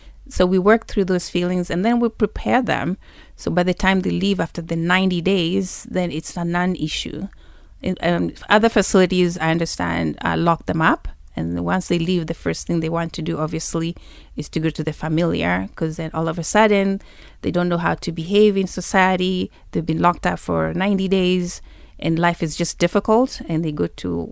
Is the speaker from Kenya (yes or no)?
yes; Nairobi, Kenya; And grew up here too, in Nairobi.